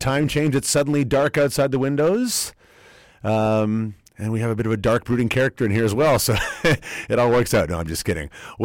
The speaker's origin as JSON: {"language": "English", "town": "Toronto", "region": "Ontario", "country": "Canada", "said": "I'm from Toronto myself"}